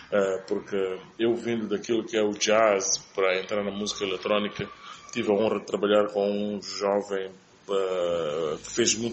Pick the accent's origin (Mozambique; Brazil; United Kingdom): Mozambique; Eu acho que para nós como moçambicanos, em particular, a grande vitória é a presença, né?